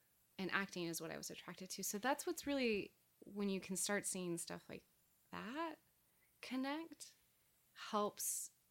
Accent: California, United States; I hadn't seen an autumn in a long time because I came from California.

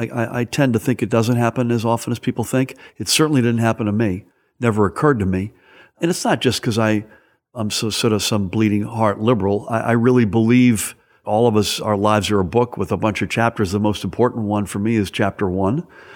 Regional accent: Massachusetts, United States; So I grew up outside of Boston, a Kennedy Democrat.

